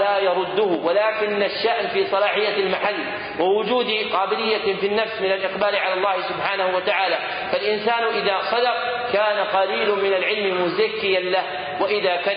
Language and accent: Arabic; Saudi Arabia; حسب التاريخ عندنا في السعودية